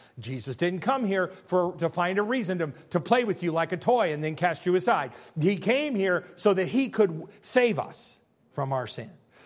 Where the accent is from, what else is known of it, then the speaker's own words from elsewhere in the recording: Chicago, Illinois, United States; Or I'm from Chicago, so if I visit back to Illinois, it's dems and does and don't you know